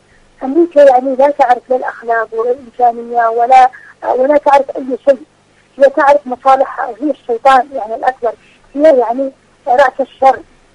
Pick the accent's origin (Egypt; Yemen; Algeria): Yemen; حتى الطفله عندنا في اليمن